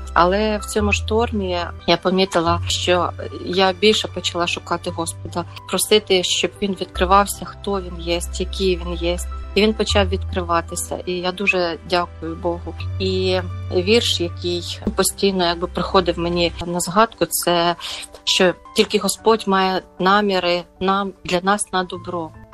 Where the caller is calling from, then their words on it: Norway; я з Норвегії.